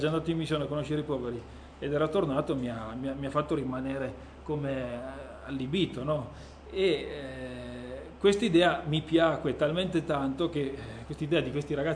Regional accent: Priocca, Piedmont, Italy; ho 35 anni e sono di Priocca

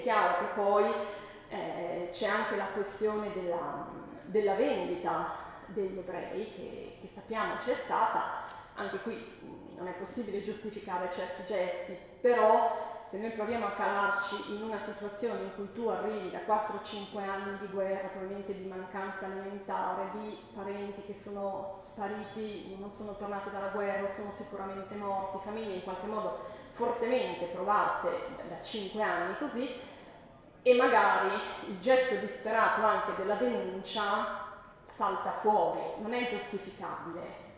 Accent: Novara, Piedmont, Italy; della zona di Novara, da dove vengo io

